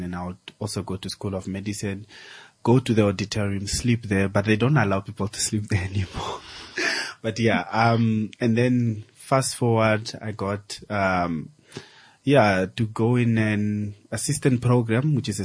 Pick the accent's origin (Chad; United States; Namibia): Namibia; Windhoek, Khomas; I grew up in Babylon.